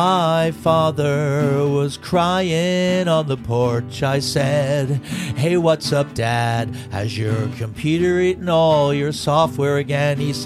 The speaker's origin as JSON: {"language": "English", "country": "Canada", "said": "And it was the first time we were looking around, and we're from Canada."}